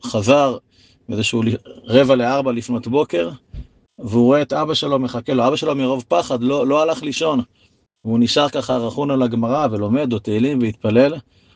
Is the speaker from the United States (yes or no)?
no; Beit Gamliel, Central District, Israel; בתור ילד בהתחלה בקיבוץ, אבל אחרי זה במושב בית גמליאל